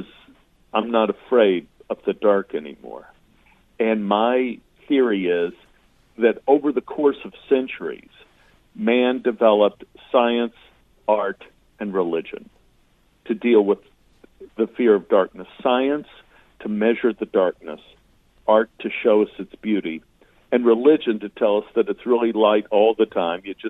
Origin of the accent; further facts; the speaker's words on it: Texas, United States; And I'm so happy I grew up in Texas